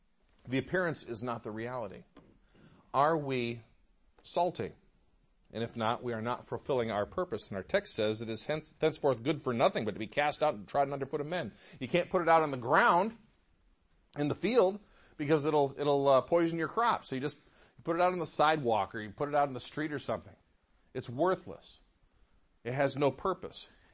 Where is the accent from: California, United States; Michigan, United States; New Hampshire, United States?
Michigan, United States; Detroit; I grew up in the Metro Detroit area.